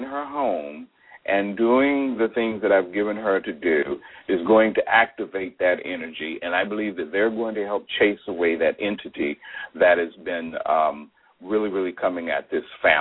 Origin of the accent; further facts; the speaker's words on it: the South, United States; I always say Wikipedia. I'm from the South, okay? We don't know how to talk, all right?